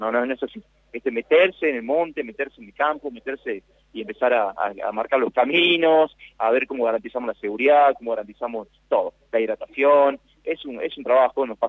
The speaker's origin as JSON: {"language": "Spanish", "country": "Argentina", "said": "Sabemos cómo somos los argentinos con el fútbol"}